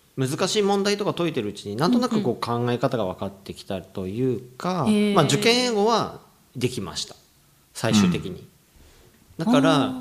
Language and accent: Japanese; Hokkaido, Japan; born there; first language ja; 北海道で生まれてます。